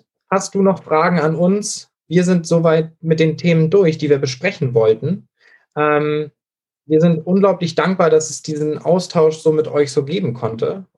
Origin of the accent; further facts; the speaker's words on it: Schleswig-Holstein, Germany; Das ist in Schleswig-Holstein, wo ich herkomme, natürlich auch so gewesen.